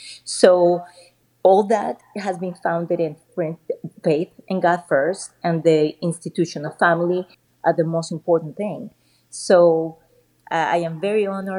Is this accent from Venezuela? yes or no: yes; Venezuela; also born or lived in Colombia; I was born in Colombia, raised in Venezuela, and I had the opportunity also to live in Cuba for 6 months.